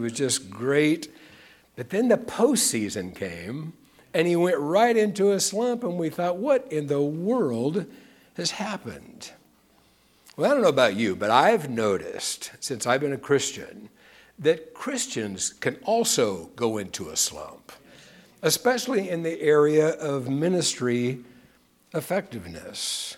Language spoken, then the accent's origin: English; Kansas, United States; So when I was a little kid, my folks used to let me come out here. I'm from Kansas. They would let me fly out here and stay with my sister.